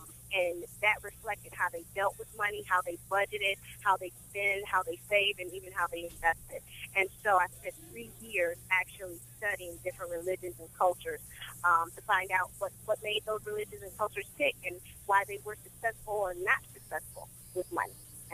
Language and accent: English; Muskegon Heights, Michigan, United States; also born or lived in Chicago; Just like Chauncey said, I grew up in Muskegon Heights. Later moved to Chicago where I studied fashion design and eventually opened up my own makeup studio and spa